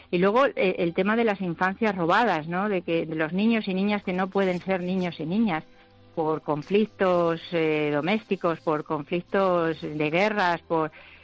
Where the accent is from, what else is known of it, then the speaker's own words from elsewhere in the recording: Cardeñosa, Castile and León, Spain; Él pidió en esa posada que existía en mi pueblo, él iba a batallar hacia Toledo, desde Arévalo, que era donde tenía su corte, para en Cardeñosa, en una posada